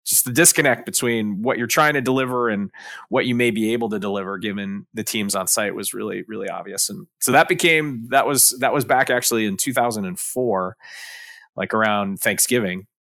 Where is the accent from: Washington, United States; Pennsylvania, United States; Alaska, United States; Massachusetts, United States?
Massachusetts, United States; Pittsfield; I grew up in the Berkshires in a city called Pittsfield, which was a great place to grow up. We have some famous people from Pittsfield, actually.